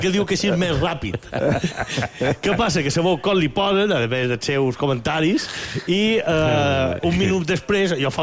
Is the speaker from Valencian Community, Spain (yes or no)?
no; Inca, Balearic Islands, Spain; born there; Jo soc nascut a Inca, i a Inca sempre m'ho deia el mateix.